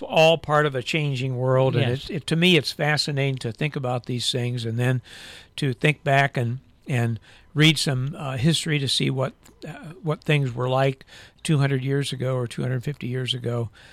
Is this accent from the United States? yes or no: yes; Logan, Ohio, United States; where I grew up in Logan, we had a cemetery called Oak Grove